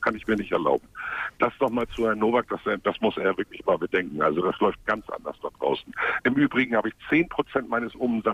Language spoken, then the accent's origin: German; Hamburg, Germany; born there; Ich bin gebürtiger Hamburger. Ich bin irgendwann rausgezogen